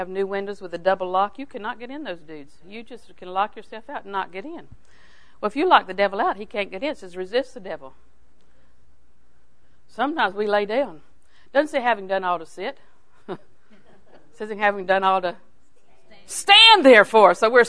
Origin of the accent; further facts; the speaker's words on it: Auburndale, United States; Now, I was raised in Auburndale.